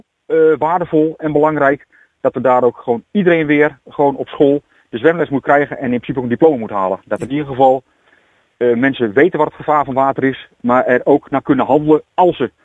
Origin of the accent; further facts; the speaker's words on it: Hengelo, Overijssel, Netherlands; toen ik nog in Hengelo woonde, daar kom ik vandaan